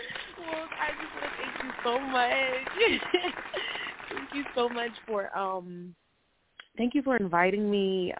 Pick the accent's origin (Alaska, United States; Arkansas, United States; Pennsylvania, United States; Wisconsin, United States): Pennsylvania, United States; Philadelphia; now in Minnesota, United States; I'm from Philadelphia, Pennsylvania, fully born and raised. I currently live in Minnesota